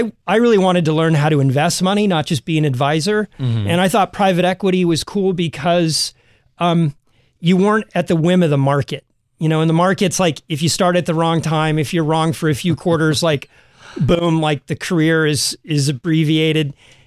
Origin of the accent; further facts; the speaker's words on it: Sacramento, California, United States; I grew up in Sacramento, California. My dad was a bodybuilder and owned three gyms in Sacramento.